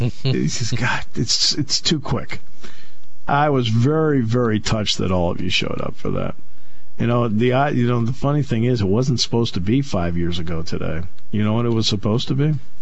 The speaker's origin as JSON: {"language": "English", "region": "Connecticut", "country": "United States", "tie": "born or raised there", "said": "I said, hey, you know, I grew up in Connecticut. We have one team."}